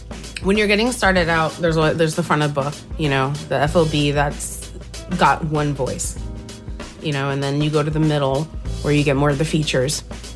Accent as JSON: {"language": "English", "region": "New Jersey", "country": "United States", "said": "I'm from Jersey."}